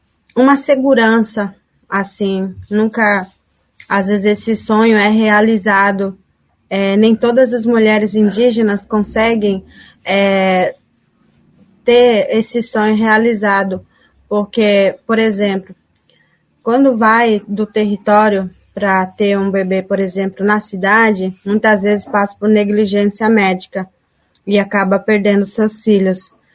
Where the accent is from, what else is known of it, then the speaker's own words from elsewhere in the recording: Amambai, Mato Grosso do Sul, Brazil; now in Dourados, Brazil; Minha aldeia se chama Guapuú, fica no município de Amambai. Atualmente, eu moro na cidade de Dourados, porque eu estou cursando o curso de gestão ambiental.